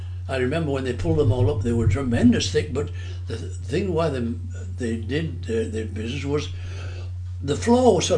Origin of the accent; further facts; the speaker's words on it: Fleet, South East England, United Kingdom; born there; also born or lived in Cartmel; And she moved up, say, from where I was born down in Fleet, and then I stayed with my grandma for 2 or 3 years, and then when she finally got sort of settled in Carmel, because you see, the whole family came from Carmel originally.